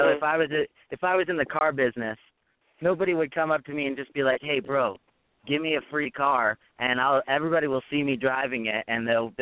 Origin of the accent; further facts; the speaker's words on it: Thousand Oaks, California, United States; My father is from Italy, born in Italy in Rome, and I'm you know born and raised in Thousand Oaks, so I'm pretty Los Angeles local